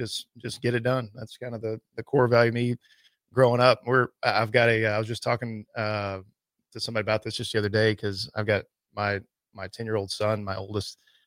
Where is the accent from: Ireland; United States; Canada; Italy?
United States; Round Rock, Texas; also born or lived in Houston; I grew up in Round Rock, which is just north of Austin.